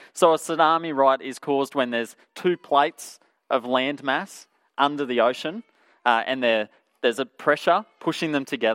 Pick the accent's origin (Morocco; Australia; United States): Australia; Toowoomba, Queensland; now in Emerald, Australia; there was a flood in Toowoomba, my hometown